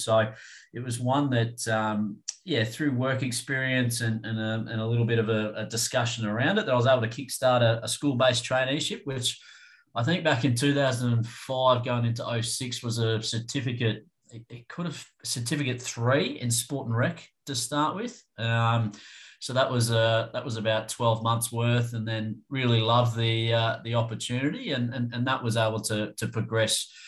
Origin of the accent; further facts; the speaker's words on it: Queensland, Australia; Being a Queenslander, I was a big rugby league fan